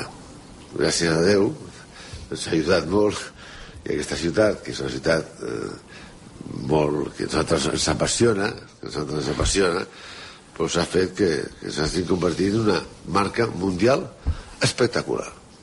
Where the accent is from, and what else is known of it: Barcelona, Catalonia, Spain